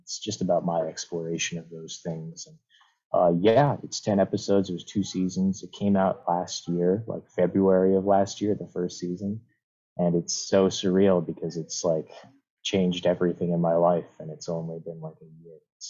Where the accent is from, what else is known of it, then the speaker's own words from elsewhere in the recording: Pelican Narrows, Saskatchewan, Canada; now in Vancouver, Canada; It's good to be here right now. I am Woodland Cree. I'm originally from the Peter Ballantyne Cree Nation in Pelican Now, Saskatchewan, and now I'm here in Vancouver, BC, on the unceded territory of Squamish and Tsleil peoples.